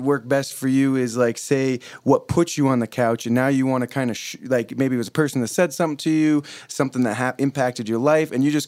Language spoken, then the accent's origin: English; Vermont, United States; moved away; Honestly, I love the weather here. I'm from Vermont.